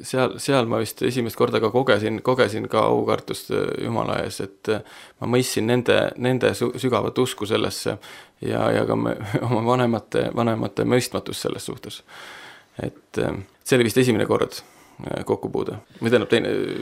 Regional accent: Tartu, Tartu County, Estonia; Ma olen pärit Tartust ja kasvasin üles mittekristlikus peres.

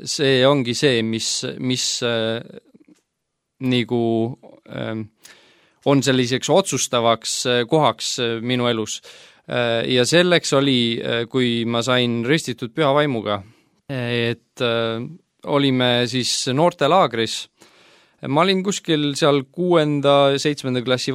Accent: Saare County, Estonia; Olen pärit kristlikust kodust Saaremaalt ja esimest korda ma usun, ma kuulsingi Jumalast oma vanematelt

